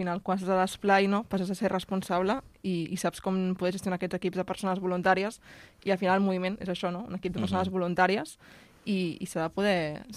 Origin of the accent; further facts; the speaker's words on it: Barcelona, Catalonia, Spain; Jo soc de Barcelona i territoris de Catalunya, de la resta del moviment, en conec poc.